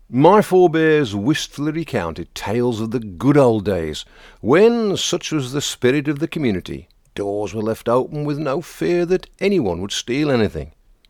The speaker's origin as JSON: {"language": "English", "region": "Wales", "country": "United Kingdom", "tie": "born or raised there", "said": "strolling the alleys of my hometown in rural Wales"}